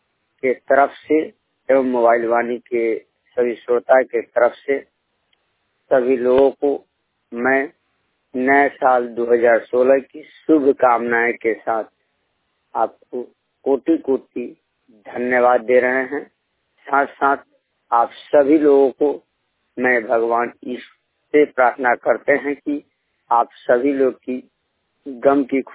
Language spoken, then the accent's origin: Hindi; Sonpur, Bihar, India; जो सारण जिला के सोनपुर प्रखंड के निवासी हूँ।